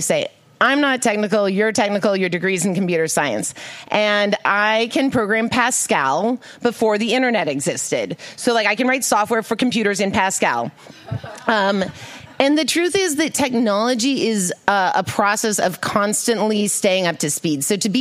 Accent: Pasadena, California, United States; also born or lived in San Francisco; I grew up in Pasadena, and it's wonderful to be back.

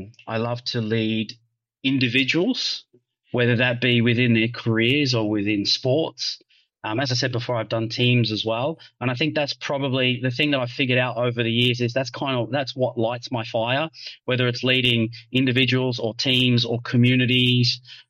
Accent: Australia; moved away as an adult; now in Singapore; I'm an Aussie. I'm an expat living in Singapore now for 15 years.

